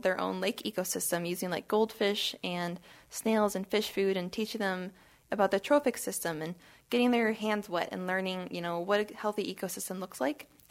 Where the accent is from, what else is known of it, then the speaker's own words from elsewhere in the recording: Colfax, Washington, United States; I'm from Pullman, actually.